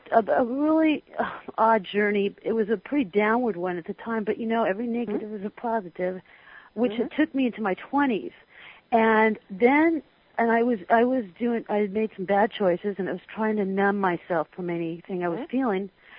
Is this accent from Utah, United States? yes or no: no; California, United States; But from there, I grew up in California.